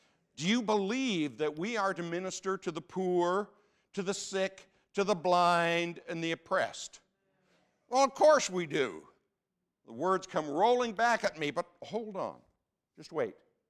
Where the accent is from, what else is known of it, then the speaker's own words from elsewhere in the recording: Canada; now in United States; I have trouble with that because I'm Canadian, so yesterday was the 1st of July, which is Canada Day, so it gets me all confused.